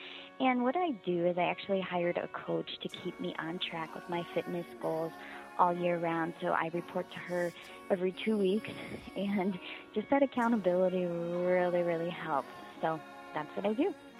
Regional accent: Chicago, Illinois, United States; Hi, Kevin. … I'm from Chicago.

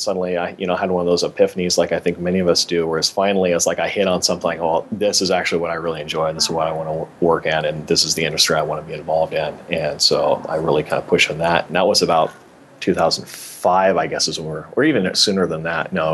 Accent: Washington, United States; I'm originally from the Seattle area. I actually grew up a little north of Seattle area, a little bit more rurally up there.

